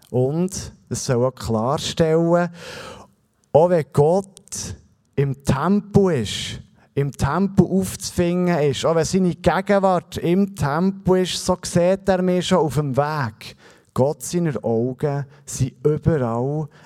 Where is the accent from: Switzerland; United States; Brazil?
Switzerland; Bern; ich bin unter dem Stockhorn aufgewachsen. Das Stockhorn hat für mich eine spezielle Bedeutung. Ich hatte im Winter ein paar Wochen lang keine Sonne wegen dem Stockhorn.